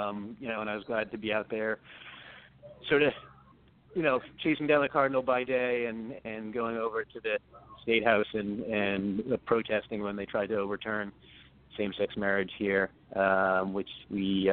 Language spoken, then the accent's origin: English; Massachusetts, United States; So I grew up in Massachusetts, so I'm a lifelong resident of here, except that I stole away to go to school out in Michigan, saw some real football, but I grew up here.